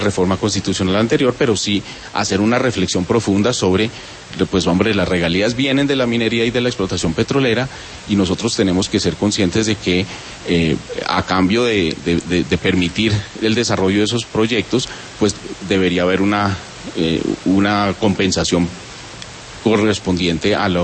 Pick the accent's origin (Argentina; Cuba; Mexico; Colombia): Colombia; como colombiano